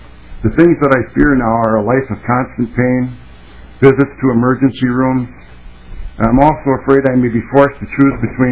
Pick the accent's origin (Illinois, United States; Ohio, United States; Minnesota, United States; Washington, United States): Minnesota, United States; St. Paul; I grew up here in St. Paul. … Specifically, I'm from the West 7th Street area. I went to Monroe High School, and I am a lifelong resident of Minnesota.